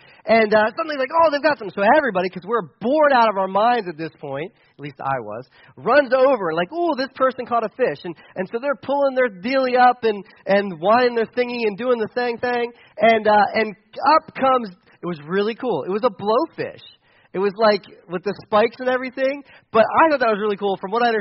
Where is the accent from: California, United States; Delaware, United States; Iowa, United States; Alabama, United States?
Delaware, United States; now in Mifflin County, United States; I'm not from Mifflin County. I'm from Delaware, and so I'm a city.